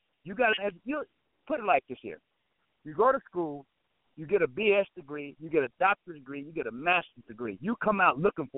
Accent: Mississippi, United States; I'm from Mississippi originally. So I go back once a year every year.

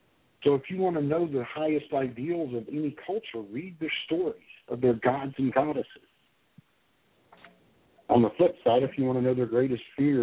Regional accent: the South, United States; that upper middle class raising that I got in the South was really the last vestiges of that Southern Irish culture.

